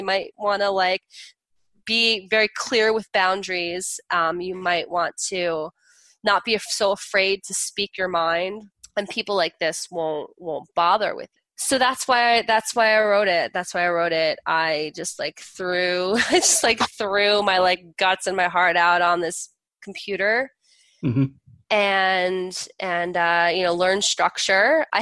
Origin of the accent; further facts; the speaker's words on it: New Jersey, United States; I'm from Jersey.